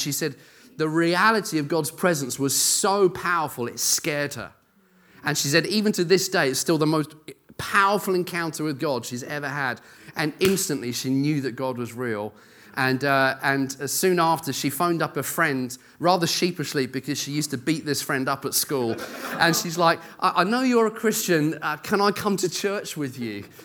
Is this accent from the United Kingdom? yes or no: yes; Brighton, South East England, United Kingdom; also born or lived in Newcastle; now in Bedford, United Kingdom; I come from Bedford. I grew up in Brighton originally, then went up north to Newcastle, where I worked and was an elder in a church there, and I'm now in Bedford.